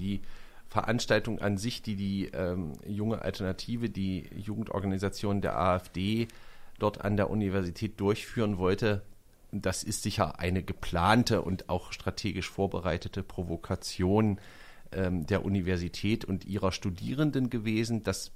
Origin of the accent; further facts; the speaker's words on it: East Germany, Germany; Ich bin ja in der DDR aufgewachsen